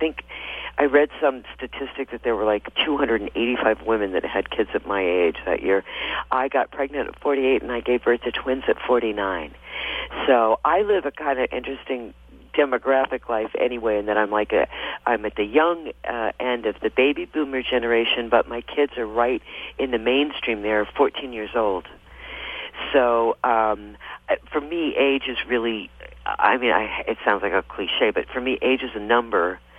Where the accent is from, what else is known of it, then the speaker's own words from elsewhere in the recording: Midwest, United States; I was brought up in the Midwest